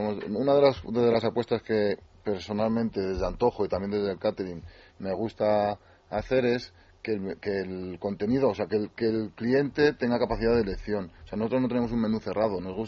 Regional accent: Salamanca, Castile and León, Spain; now in Madrid, Spain; Yo no soy de hecho, como dije, soy de Salamanca.

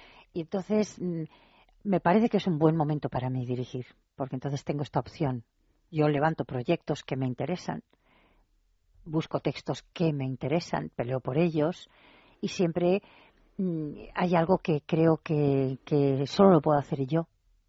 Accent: Mexico; Eso como vengo de México.

